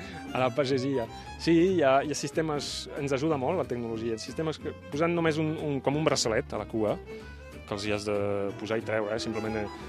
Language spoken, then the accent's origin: Catalan; Occitania, France; Soc del Tarn, d'Occitània, sí, a prop entre Toulouse i Carcassonne.